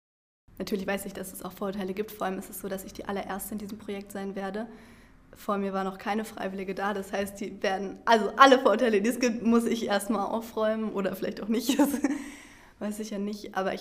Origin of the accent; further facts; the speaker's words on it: Freiburg, Baden-Württemberg, Germany; ich komme aus Freiburg